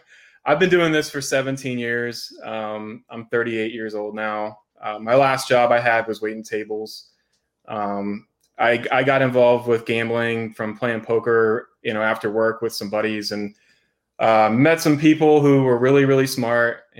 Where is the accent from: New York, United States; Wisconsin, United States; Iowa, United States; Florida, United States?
Florida, United States; also born or lived in Las Vegas, United States; So I moved out to Las Vegas for 6.5 years and moved back to Florida. This is my home state. I was born here.